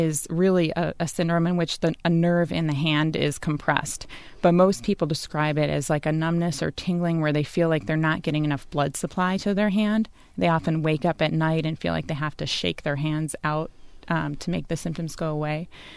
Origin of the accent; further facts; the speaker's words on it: Michigan, United States; also born or lived in Boston / Pittsburgh / New York City; I grew up in Michigan, and I went to the University of Michigan. But then after that, I did all of my training out of state. I was in Boston and Pittsburgh and New York City